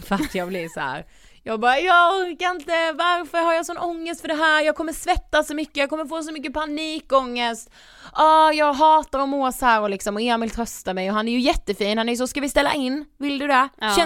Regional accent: Karlshamn, Blekinge, Sweden; Jag var hemma i Karlshamn.

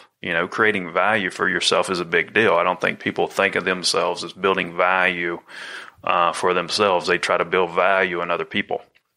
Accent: Candler, North Carolina, United States; also born or lived in New Jersey; I was born in Candler, North Carolina, you know, and lived there and then lived... You know, went back and forth from there to New Jersey my whole life.

